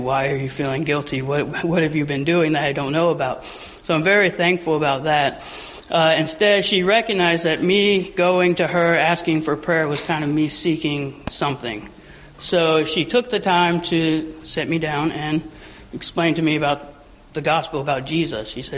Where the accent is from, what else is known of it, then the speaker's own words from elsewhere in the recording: United States; She grew up in China, I grew up in America. I grew up in a Christian home, she didn't.